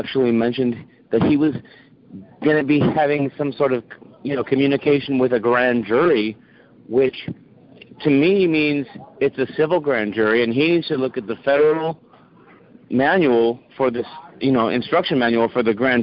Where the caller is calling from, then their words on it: California, United States; I'm calling again from Northern California.